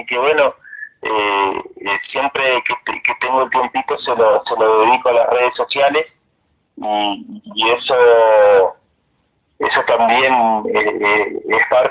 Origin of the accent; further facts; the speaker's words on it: Los Menucos, Río Negro, Argentina; de donde soy oriundo, de Los Penucos, y acá me encuentro descansando con mi familia.